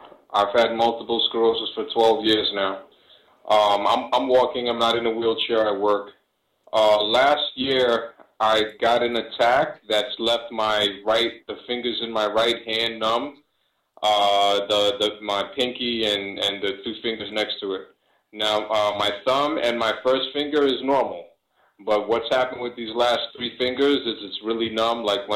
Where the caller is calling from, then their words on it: New York, United States; I am calling you from New York.